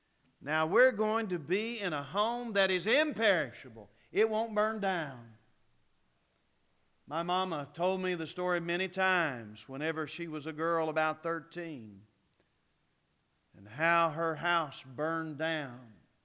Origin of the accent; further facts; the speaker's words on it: Shawnee, Oklahoma, United States; also born or lived in Texas / Tennessee / Mississippi; now in Edmond, United States; Home now is in Edmond, but I grew up in Shawnee, and I've lived in Texas, and I've lived in Tennessee, and I've lived in Mississippi.